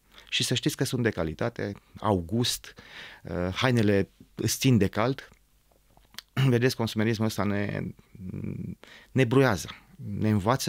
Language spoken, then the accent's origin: Romanian; Romania; să-mi cinstesc țara pe cât posibil, trăind frumos printre oameni și vorbind un graiul meu românesc, oriunde m-aș duce